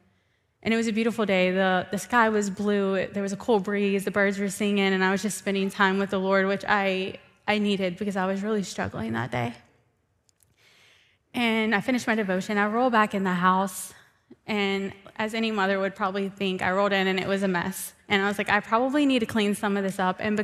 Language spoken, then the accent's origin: English; Louisiana, United States; And we're from South Louisiana, and there's no time in July that's nice outside, not even in the morning.